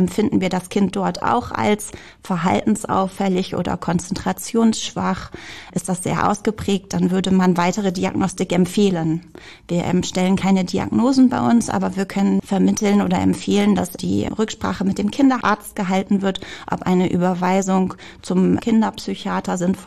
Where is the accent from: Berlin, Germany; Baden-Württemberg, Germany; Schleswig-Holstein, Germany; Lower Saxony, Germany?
Lower Saxony, Germany; Sande; ich komme ursprünglich aus Sande, Landkreis Friesland, und bin eigentlich über meinen Mann in den Landkreis Vechta gezogen und arbeite jetzt sehr gerne hier im Landkreis Cloppenburg.